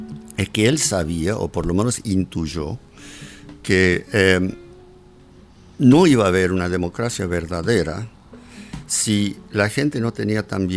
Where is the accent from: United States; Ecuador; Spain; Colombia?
United States; Bueno, en parte porque soy norteamericano.